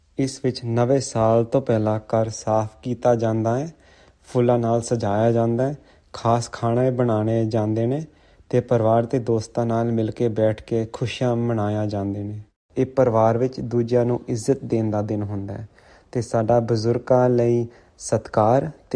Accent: Sydney, New South Wales, Australia; Punjabi is a second language; ਅਸੀਂ ਦੋਨੋਂ ਸਿਡਨੀ ਵਿੱਚ ਜੰਮੇ ਸੀ ਤੇ ਇੱਥੇ ਪੜ੍ਹਾਈ ਕੀਤੀ। ਸਕੂਲਿੰਗ ਦੇ ਬਾਅਦ ਅਸੀਂ ਦੋਨੋਂ ਐਡਲੇਡ ਗਏ ਸੀ ਮੈਡੀਕਲ ਸਕੂਲ ਵਾਸਤੇ।

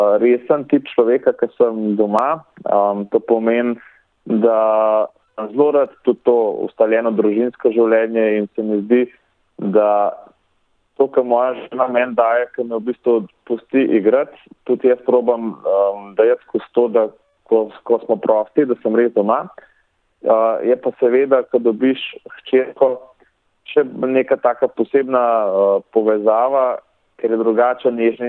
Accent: Begunje, Upper Carniola, Slovenia; v bistvu sem odraščal v Begunjah, torej ne v Ljubljani, ampak v Begunjah

